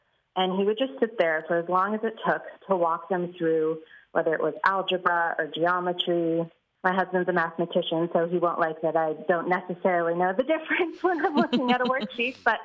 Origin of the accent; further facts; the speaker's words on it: Chicago, Illinois, United States; I grew up in Chicago. I spent most of my life in Chicago.